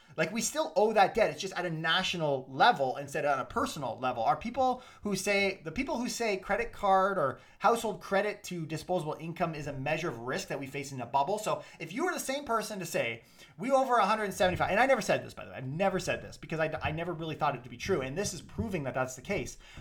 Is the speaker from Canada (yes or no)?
yes; Canada; So to the consumer, right? So us as a Canadian